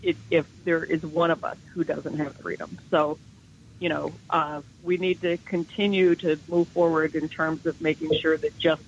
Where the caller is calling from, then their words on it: New Jersey, United States; I'm calling from New Jersey.